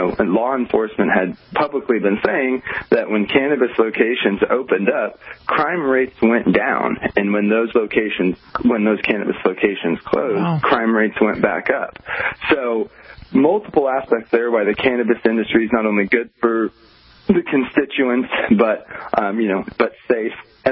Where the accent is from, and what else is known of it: Oklahoma, United States; now in Los Angeles, United States